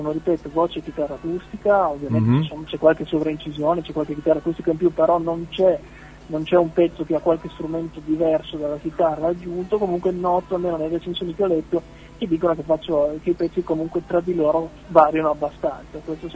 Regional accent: Piedmont, Italy; la scena musicale dalle mie parti, soprattutto per il mio genere, parlo del cuneese

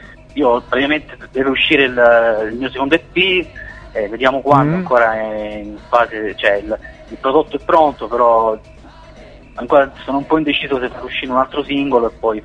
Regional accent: Apulia, Italy; now in Treviso, Italy; io sono salentino, però vivo a Treviso da diversi anni e praticamente sono appena arrivato in Veneto.

